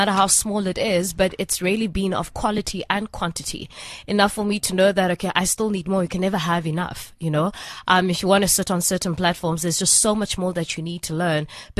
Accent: East London, Eastern Cape, South Africa; now in Johannesburg, South Africa; So I'm back in Joburg. I'm from East London, born and bred in East London. I was a Clarendon Girls only school, and then I studied at NMMU in Port Elizabeth.

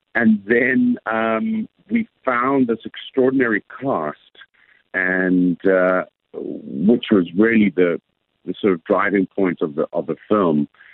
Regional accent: South Africa; I was at school with him when he used to play rugby growing up in South Africa.

